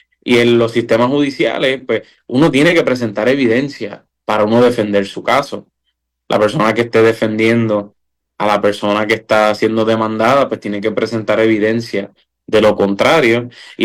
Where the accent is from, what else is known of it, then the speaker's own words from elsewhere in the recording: Puerto Rico; no tan solo como puertorriqueños, ¿verdad?, pero también como seres humanos.